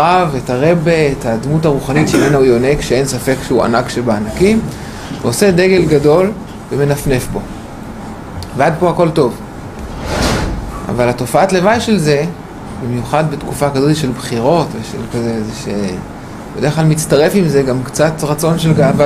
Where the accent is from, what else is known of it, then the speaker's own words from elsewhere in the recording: Ra'anana, Central District, Israel; אני במקור מרעננה